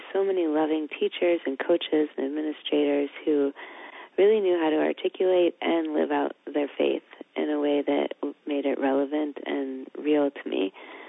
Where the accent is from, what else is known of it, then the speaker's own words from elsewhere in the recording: Cleveland, Ohio, United States; Well, I grew up in Cleveland where the schools were not very good, and so my parents scrapped to send me to private school